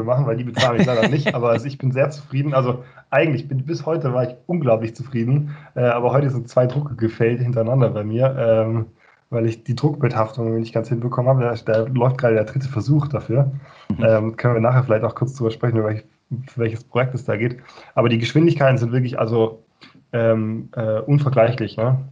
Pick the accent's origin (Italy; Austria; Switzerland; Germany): Germany; Bavaria; Ich komme aus dem Allgäu ursprünglich